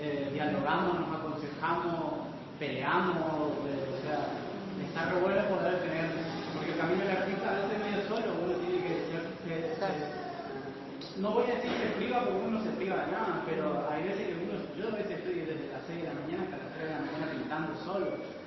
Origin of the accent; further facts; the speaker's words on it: Oberá, Misiones, Argentina; Como soy de Oberá, mi barrio, al frente de mi casa, a 20 metros era el monte. Me crié haciendo chozas